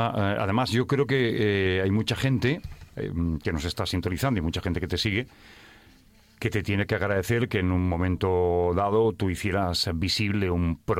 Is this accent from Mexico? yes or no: no; Badalona, Catalonia, Spain; Yo también soy de Badalona